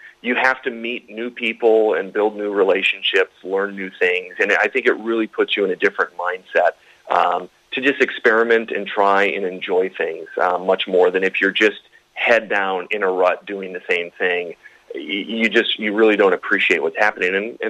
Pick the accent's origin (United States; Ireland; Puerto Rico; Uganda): Ireland; you can probably tell I'm Irish